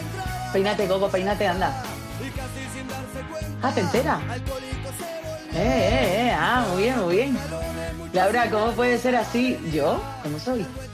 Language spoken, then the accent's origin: Spanish; Cádiz, Andalusia, Spain; No, te confunda que yo no soy de Cuenca, ¿eh? Yo soy de Cádiz.